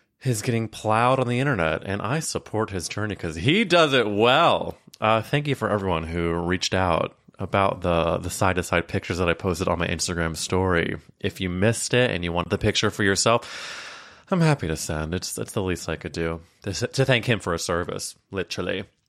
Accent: Missouri, United States; I went on a trip with my family to a lake in Missouri, my home state.

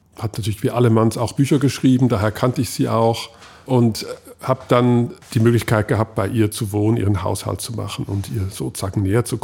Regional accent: Switzerland; ich habe das Skifahren als Schweizer geopfert

